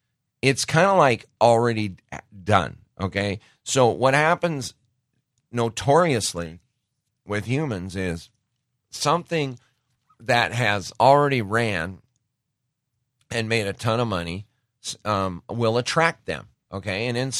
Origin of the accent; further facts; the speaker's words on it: Great Falls, Montana, United States; then they flew him back to my hometown of Great Falls